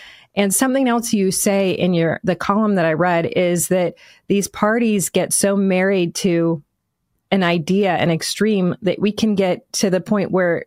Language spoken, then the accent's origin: English; Michigan, United States; I am obviously from Michigan